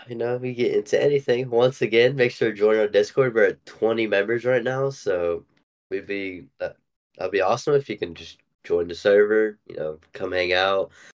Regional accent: West Virginia, United States; We're from West Virginia. We don't learn those big words.

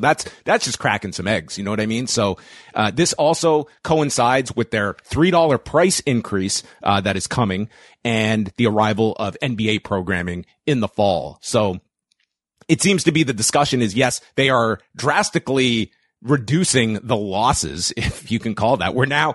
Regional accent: Canada; I mean, again, I'm a Canadian consumer, so I don't have access to ESPN Plus

